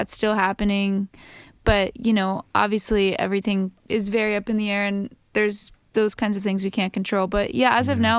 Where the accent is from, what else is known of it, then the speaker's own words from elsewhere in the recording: Phoenix, Arizona, United States; You know, growing up in Phoenix, there really isn't like a industry. So I sort of garnered that DIY spirit from like growing up there in a way.